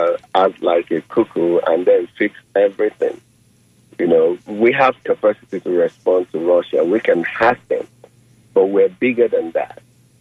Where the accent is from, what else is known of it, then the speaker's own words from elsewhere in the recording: Nigeria; now in Bradenton, United States; I'm from Nigeria originally.